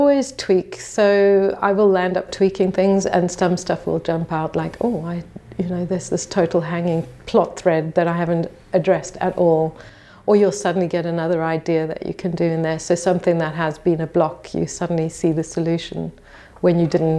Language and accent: English; South Africa; moved away as an adult; also born or lived in England; now in Portugal; So born and brought up in South Africa, got a degree in zoology there, and then came to Portugal for a bit, couldn't find work here, moved to England and worked in nature conservation charities over there for 22 years.